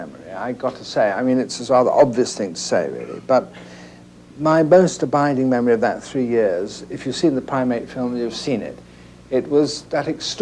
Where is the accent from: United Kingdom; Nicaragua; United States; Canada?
United Kingdom; Leicester, East Midlands; I'm English, from, you know, unfortunately, there I am. I'm stuck with it. And I went to school at a grammar school, local school in a place in the Midlands called Leicester.